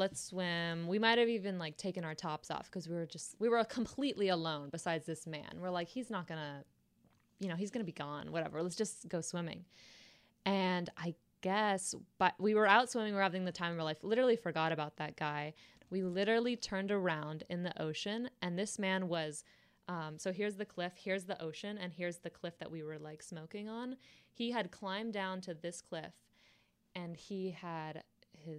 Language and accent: English; Carlsbad, California, United States; Carlsbad.